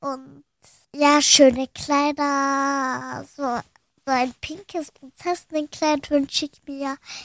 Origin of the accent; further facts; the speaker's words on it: Reutlingen, Baden-Württemberg, Germany; ich komme aus Reutlingen und ich bin 6.